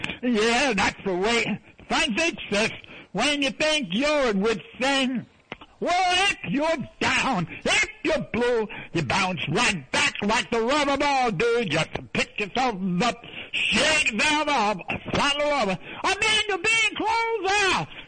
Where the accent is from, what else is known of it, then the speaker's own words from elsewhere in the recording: Hudson, New York, United States; I'm from Hudson, upstate Hudson, New York